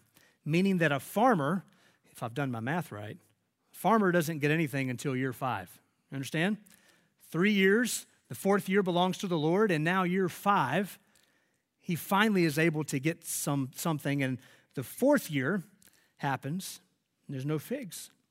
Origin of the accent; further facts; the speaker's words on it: North Carolina, United States; growing up in North Carolina around farms and working on farms and taking time to work different fields.